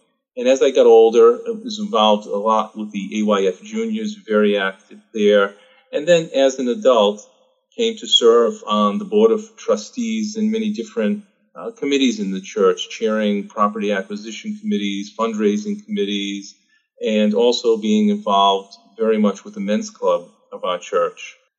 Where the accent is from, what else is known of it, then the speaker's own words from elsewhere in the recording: Providence, Rhode Island, United States; born there; I was born in Providence, Rhode Island, to loving parents … I'm the oldest of three children.